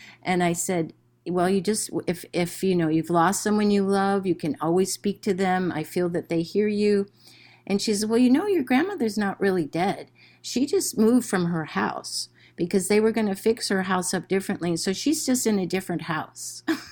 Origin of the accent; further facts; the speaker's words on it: Wisconsin, United States; I grew up in Wisconsin, so we're very much salt of the earth type of people generally.